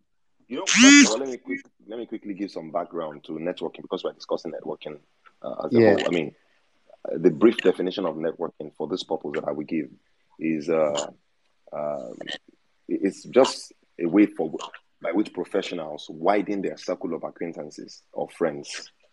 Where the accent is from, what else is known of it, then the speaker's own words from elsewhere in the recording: Ibadan, Oyo, Nigeria; I was born and raised in Ibadan, the city of Ibadan. A lot of people may not know that. And my accuracy of the Yoruba language, my mastery of the Yoruba language is like 99.9%.